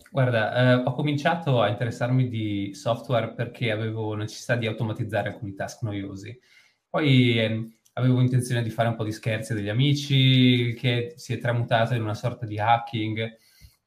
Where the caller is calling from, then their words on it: Paphos, Paphos District, Cyprus; sono da Paphos a Cipro, che è una città che non conosce nessuno, quindi non è una capitale, quindi nessuno se la ricorda.